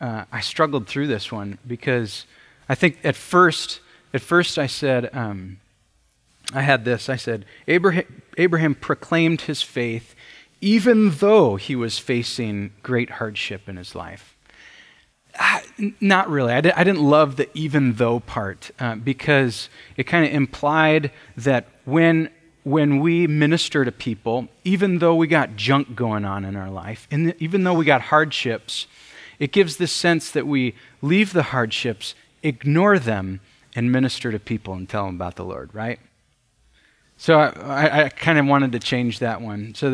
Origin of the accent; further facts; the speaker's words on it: United States; As an American, man, I have a tough time swallowing that.